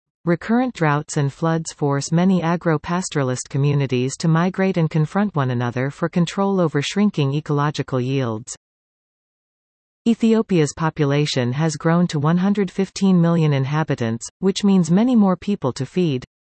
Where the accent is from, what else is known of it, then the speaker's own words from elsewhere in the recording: Victoria, British Columbia, Canada; Growing up in Victoria, the time came when I could not wait to get off the island in search of new opportunities.